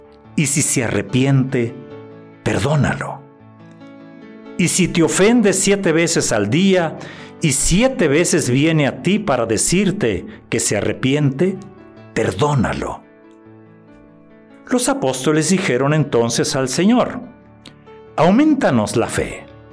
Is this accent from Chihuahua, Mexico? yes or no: no; Granados, Sonora, Mexico; ¿Será que mi pueblo Granados está muy cerca de Nacozari?